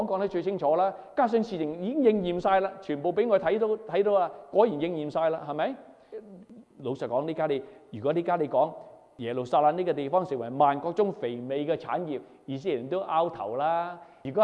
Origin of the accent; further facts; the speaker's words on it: China; 我係中國人啊